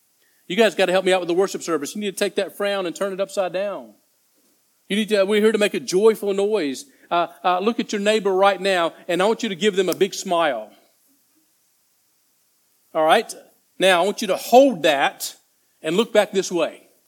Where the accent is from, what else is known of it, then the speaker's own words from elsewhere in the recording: United States; I'm from the States, and we've got some big churches over there, and the church that I'm from originally